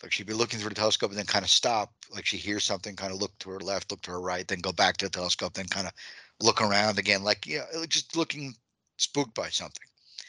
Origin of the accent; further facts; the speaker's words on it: New York, United States; I'm from Long Island. So for me, home is Long Island.